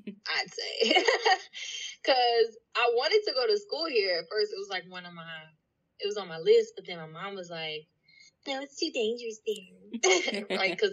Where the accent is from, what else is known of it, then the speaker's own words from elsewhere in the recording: East St. Louis, Illinois, United States; now in Chicago, United States; Yeah, so I grew up in St. Louis, more specifically like East St. Louis, Illinois.